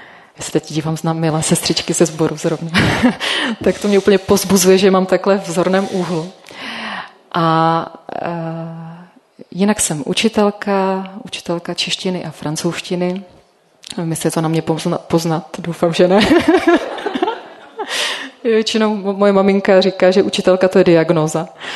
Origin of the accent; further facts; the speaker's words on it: Olomouc, Olomouc Region, Czechia; now in Pňovice, Czechia; pocházím teda z Olomouce původně a s manželem Mirkem bydlíme v takové malé vesničce, kousek od Litovle, jmenuje se to Pňovice.